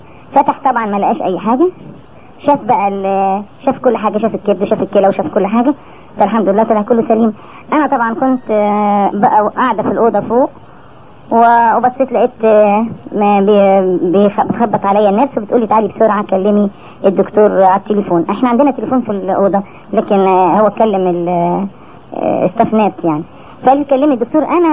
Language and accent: Arabic; Egypt; انا قلت يمكن لو حصلت عندنا في مصر كانوا قالوا دول اصلهم مش بيفهموا